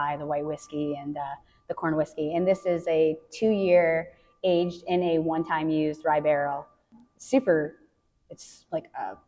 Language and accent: English; Massachusetts, United States; I grew up in Central Mass.